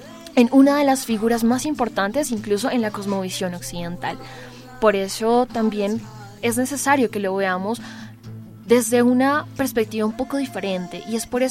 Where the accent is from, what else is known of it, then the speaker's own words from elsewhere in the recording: Colombia; ¿No tenemos como colombianos tal vez una tradición islámica general fuerte?